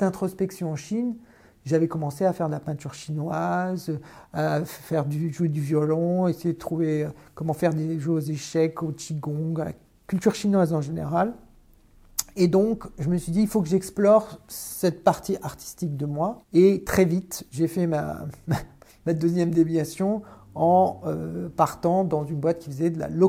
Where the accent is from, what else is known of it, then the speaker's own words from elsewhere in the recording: France; j'ai été challengé en tant que Français